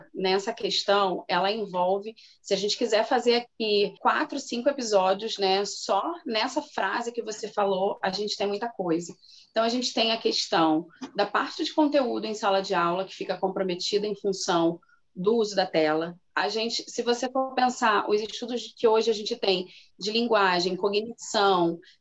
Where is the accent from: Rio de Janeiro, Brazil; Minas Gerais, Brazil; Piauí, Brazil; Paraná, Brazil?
Rio de Janeiro, Brazil; now in Teresópolis, Brazil; Eu sou do Rio de Janeiro, atualmente moro em Teresópolis, região serrana, mas sou originalmente da cidade do Rio de Janeiro, Rio Capital.